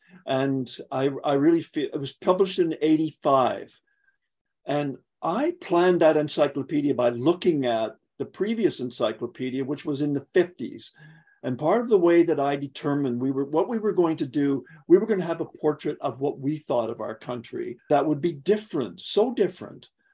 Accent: Toronto, Ontario, Canada; I was from Toronto

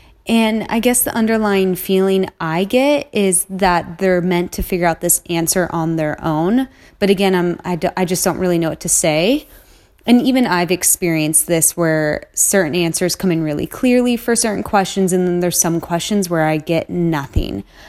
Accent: Newcastle, New South Wales, Australia; I am from Newcastle, Australia.

